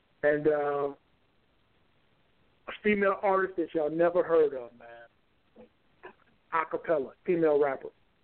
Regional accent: Detroit, Michigan, United States; I'm from Detroit, man. I'm going home in one piece, man.

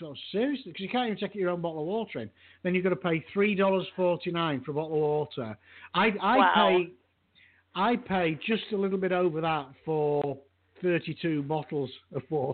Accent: Yorkshire and the Humber, United Kingdom; born there; where I was born in Yorkshire

